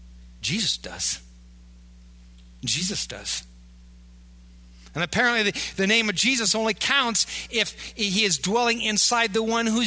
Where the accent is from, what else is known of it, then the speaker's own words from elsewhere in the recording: Iowa, United States; And again, I'm a kid from Iowa. What do I know about demon possession?